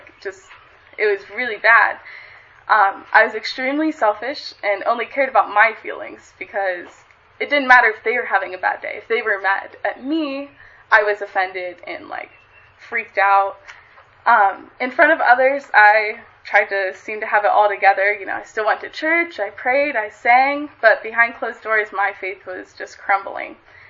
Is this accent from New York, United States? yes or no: no; Harrisonville, Missouri, United States; I'm from Harrisonville, Missouri, which most of you probably don't even know where that's at. Super small.